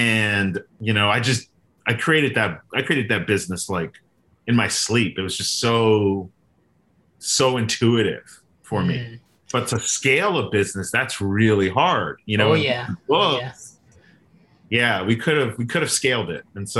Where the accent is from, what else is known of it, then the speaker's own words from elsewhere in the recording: Miami, Florida, United States; my parents are immigrants. They're from Honduras. I grew up in Miami. I was the first in my family to go to college.